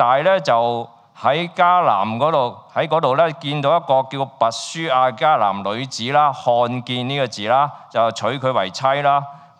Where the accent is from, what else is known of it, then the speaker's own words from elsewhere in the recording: China; 例如係其實我哋中國人都有過繼呢樣嘢噶